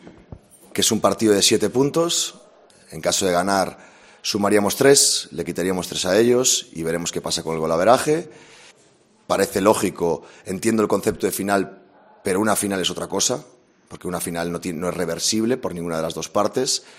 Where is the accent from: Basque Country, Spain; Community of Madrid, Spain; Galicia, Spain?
Galicia, Spain; como gallego, pues me siento tremendamente identificado con ellos.